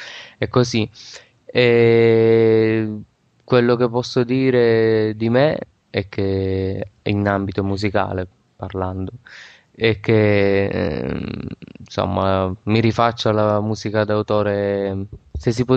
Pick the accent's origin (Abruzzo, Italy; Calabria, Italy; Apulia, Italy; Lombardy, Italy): Apulia, Italy; Grottaglie; vengo da Grottaglie, provincia di Taranto, Puglia quindi.